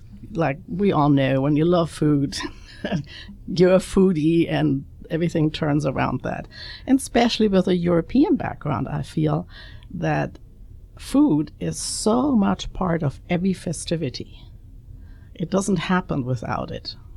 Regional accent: Bavaria, Germany; now in United States; I'm from Bavaria. Our kitchen is very South German.

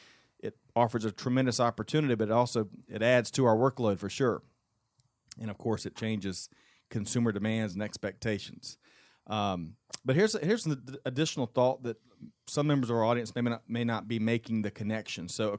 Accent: South Carolina, United States; I'm from Little Town, South Carolina, but a great town in Georgia, West Point.

